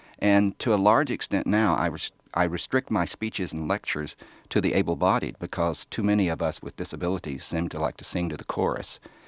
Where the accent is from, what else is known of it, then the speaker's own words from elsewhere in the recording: the South, United States; I used to say that growing up in the South, I never thought I'd have to fight for my civil rights.